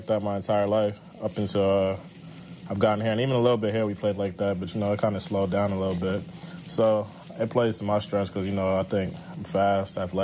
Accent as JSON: {"language": "English", "town": "New York City", "region": "New York", "country": "United States", "said": "I come from New York, the Bronx, where things just aren't handed to you."}